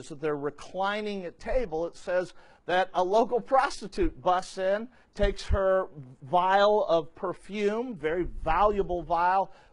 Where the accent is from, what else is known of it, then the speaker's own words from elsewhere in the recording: Kansas City, Missouri, United States; I'm from Kansas City.